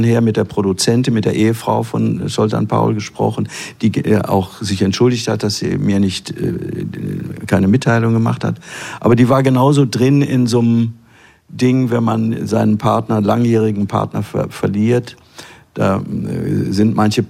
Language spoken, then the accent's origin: German; Stockholm, Stockholm County, Sweden; now in Germany; Ich bin in Stockholm aufgewachsen, fühlte mich auch als voller Schwede, auch heute noch irgendwie